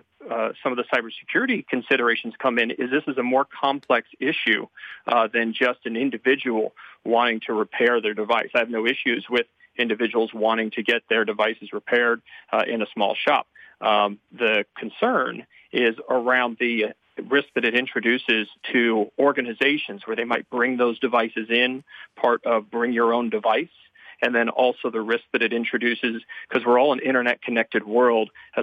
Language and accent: English; Ohio, United States; I live in Texas. I grew up in Ohio